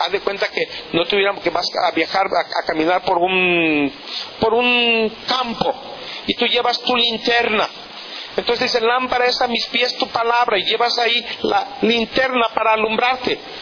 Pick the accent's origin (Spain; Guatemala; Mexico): Mexico; Pero como buenos mexicanos, no brincamos el manualito. De verdad, los mexicanos así somos.